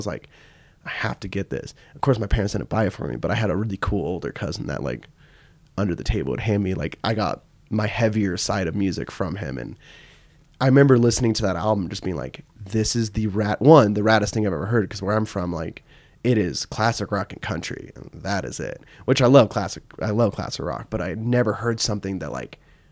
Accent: Iowa, United States; as a kid growing up in Iowa, especially like not wealthy

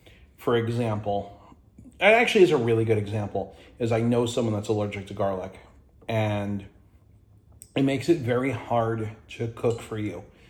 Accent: Ireland; And I'm Irish. We eat meat and potatoes every day.

